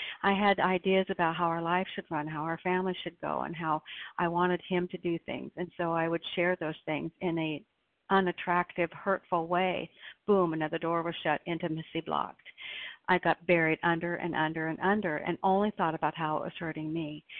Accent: Oregon, United States; I'm from Oregon and recovered.

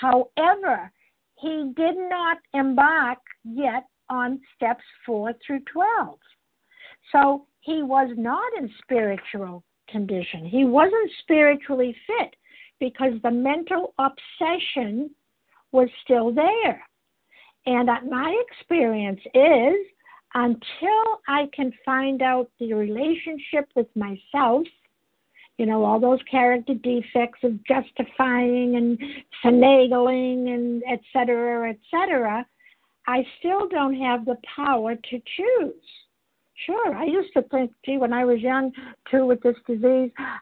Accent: Massachusetts, United States; I'm from Massachusetts

